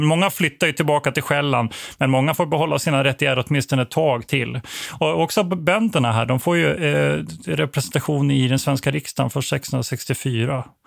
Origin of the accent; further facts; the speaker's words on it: Växjö, Kronoberg County, Sweden; also born or lived in Blekinge; jag vet själv som uppvuxen i det här området, jag är född i Växjö och spenderat mycket tid i Blekinge